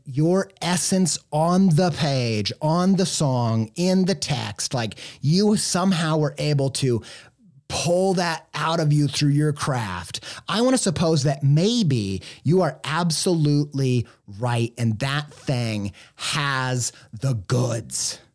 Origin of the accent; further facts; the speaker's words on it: Midwest, United States; we talk a lot about Chuck E. Cheese on this podcast because I grew up in the Midwest